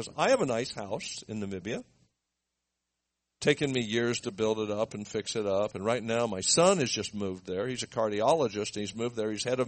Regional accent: Beverly Hills, California, United States; I grew up in Beverly Hills, California. I did not grow up poor.

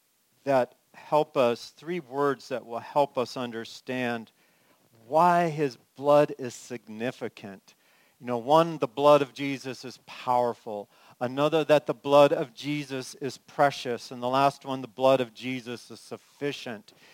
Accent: California, United States; moved away as an adult; also born or lived in Illinois; I grew up in California, awesome church, and love it. But here I am going off to be a pastor. I moved from there to Illinois to go to seminary.

